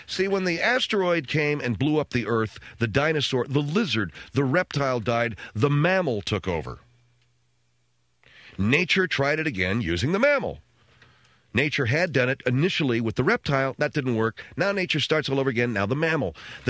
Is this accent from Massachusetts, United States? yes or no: no; San Gabriel Valley, California, United States; I grew up in the San Gabriel Valley.